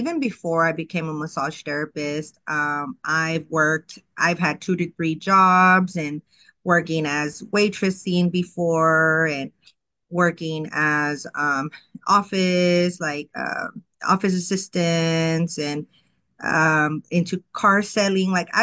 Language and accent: English; Houston, Texas, United States; I am from Houston, Texas. Well, really born in Pasadena, Texas, but been living in Houston all my life. My family is from Mexico, and yeah